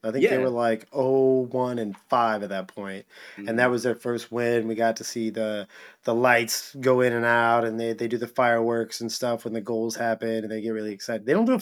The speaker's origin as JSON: {"language": "English", "region": "Kansas", "country": "United States", "said": "Like, oh, well, KU, you know, I'm from Kansas."}